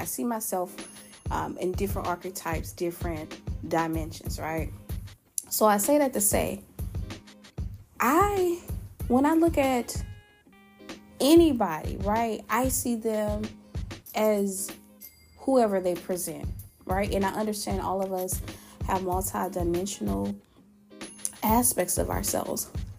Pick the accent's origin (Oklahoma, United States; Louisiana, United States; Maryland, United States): Louisiana, United States; I'm also from the United States. That is true. I'm also from Louisiana, okay? And I'm also from the West.